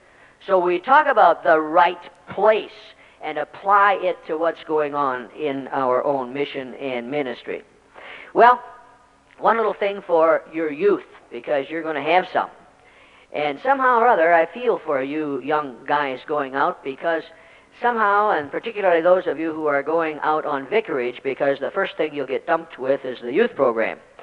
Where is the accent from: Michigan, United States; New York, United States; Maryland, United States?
Michigan, United States; Detroit; I'm from Detroit, 21 years